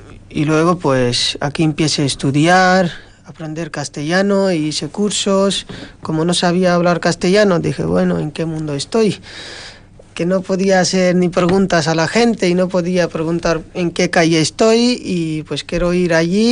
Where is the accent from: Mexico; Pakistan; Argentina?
Pakistan; Spanish is a second language; moved away as an adult; now in Vitoria, Spain; Pues yo soy de Pakistán y aquí llevo en Vitoria, pues en España llevo 4 años.